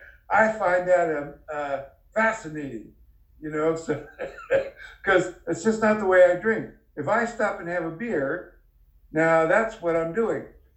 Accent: Garden Grove, California, United States; I grew up in Garden Grove, California.

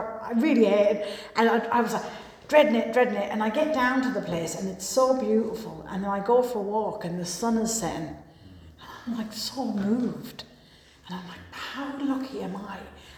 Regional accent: Ireland; born there; accent: Irish; the accent is Irish. I was born there. And you know, I was raised in this kind of wild, crazy house.

